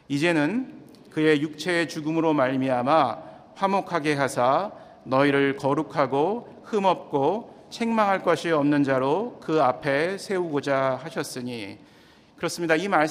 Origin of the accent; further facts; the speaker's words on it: Seoul, South Korea; 저는 어렸을 때 서울에서 태어나서 굉장히 부유하고 풍족한 가정에서 잘 성장을 하였습니다.